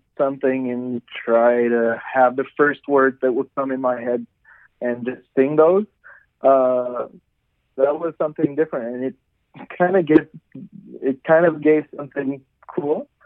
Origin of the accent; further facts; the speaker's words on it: Canada; first language French; English is a second language; I'm French Canadian. My first language is French